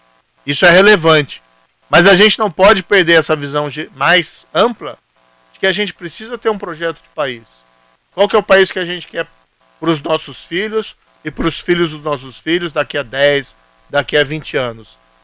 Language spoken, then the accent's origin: Portuguese; Maringá, Paraná, Brazil; also born or lived in Cascavel; now in Curitiba, Brazil; E aqui foi onde eu nasci, eu sou de Maringá, cresci em Maringá, meus pais são de Ponta Grossa, vivi no oeste do Paraná, em Cascavel, e aqui em Curitiba, que eu resido até hoje